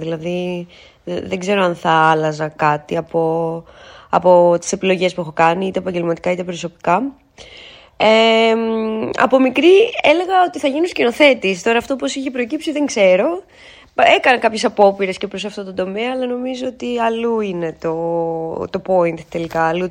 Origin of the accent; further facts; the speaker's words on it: Athens, Attica, Greece; Γεννήθηκα και μεγάλωσα στην Αθήνα, σε μια οικογένεια όπως όλοι μας.